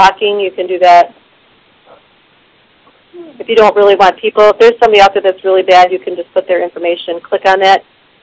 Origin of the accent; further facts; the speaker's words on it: Portage, United States; I'm from Portage, and I'm logged in.